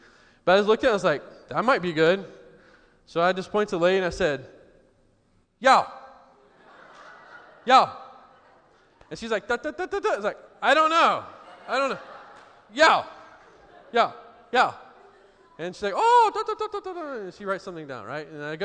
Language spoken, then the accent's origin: English; Houston, Texas, United States; and I'm from Houston. There's no winter